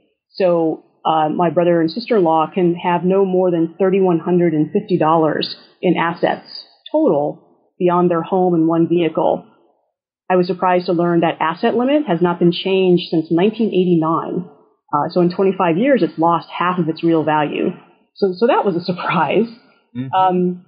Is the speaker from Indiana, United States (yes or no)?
no; Redding, California, United States; Redding, California, where they live, my hometown.